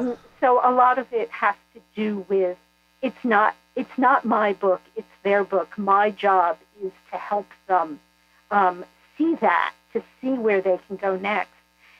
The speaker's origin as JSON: {"language": "English", "country": "United States", "said": "I believe that, you know, as American Jews, we all struggle with the whole issue of assimilation versus maintaining religious tradition."}